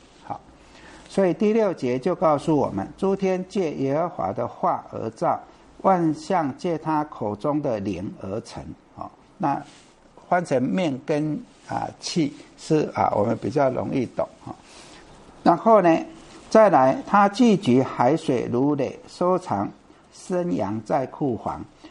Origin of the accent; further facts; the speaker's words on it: Taiwan; 我小时候住在淡水河边， 淡水河边，那时候还没有这些什么截弯取直啊，这些还没有提防的时候，那涨潮跟落潮是很明显的